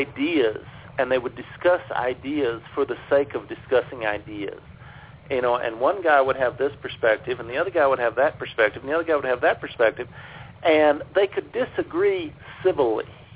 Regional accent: California, United States; born there; I was born in California, by the way.

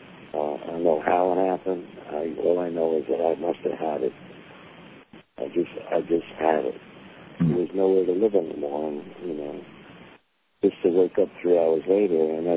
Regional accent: Brooklyn, New York, United States; And I'm a New York kid. That's right. I'm from Brooklyn.

